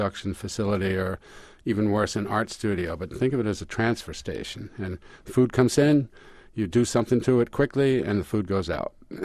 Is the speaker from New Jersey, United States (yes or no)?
yes; Freehold, New Jersey, United States; I grew up in Freehold, New Jersey, which is about 10 miles from Asbury Park from the shore.